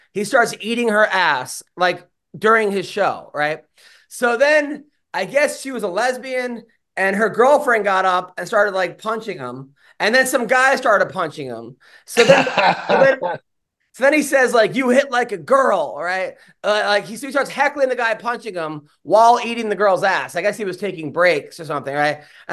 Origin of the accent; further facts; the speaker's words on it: New York, United States; Like, I'm from New York, but I don't have any like New York fans to watch it